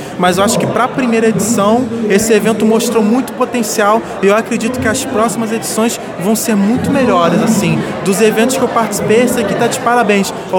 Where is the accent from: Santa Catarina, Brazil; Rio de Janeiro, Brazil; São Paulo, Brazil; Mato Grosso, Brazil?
Rio de Janeiro, Brazil; Petrópolis; Eu sou de Petrópolis